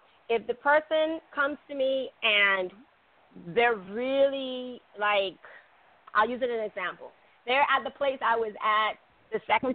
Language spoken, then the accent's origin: English; Bahamas; also born or lived in Spain / Italy / Japan / Puerto Rico; now in Hawaii, United States; And of course, I'm from the Bahamas, and then I'm here in Hawaii.